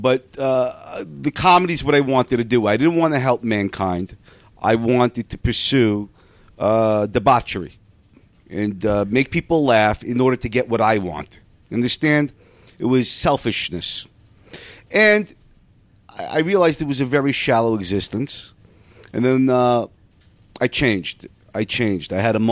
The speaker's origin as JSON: {"language": "English", "town": "Brooklyn", "region": "New York", "country": "United States", "said": "Well, I'm from Brooklyn."}